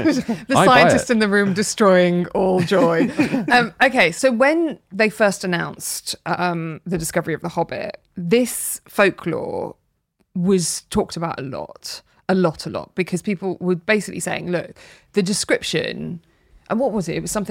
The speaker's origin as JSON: {"language": "English", "town": "Birmingham", "region": "West Midlands", "country": "United Kingdom", "tie": "born or raised there", "said": "I was brought up in Birmingham right next to some of the oratory"}